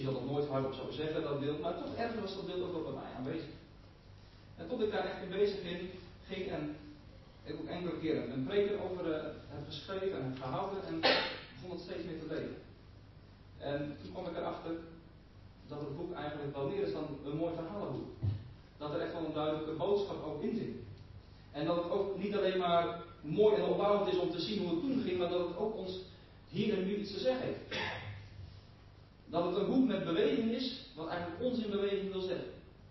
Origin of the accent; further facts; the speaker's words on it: Kampen, Overijssel, Netherlands; also born or lived in Dordrecht; Ik kom zelf ook niet hier uit de buurt. Ik kom uit Kampen, maar ik ben geboren in de wonderschone stad Dordrecht.